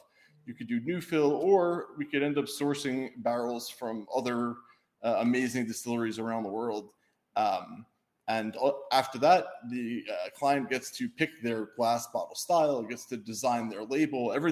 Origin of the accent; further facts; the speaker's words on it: New York, United States; now in Boston, United States; I ended up moving to Boston. Ultimately, I'm from New York, but I moved to Boston.